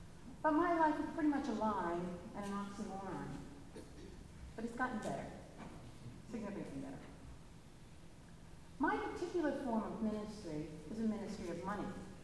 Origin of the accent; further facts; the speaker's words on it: Littleton, Massachusetts, United States; I grew up in the Littleton Congregational Church in Littleton, Mass.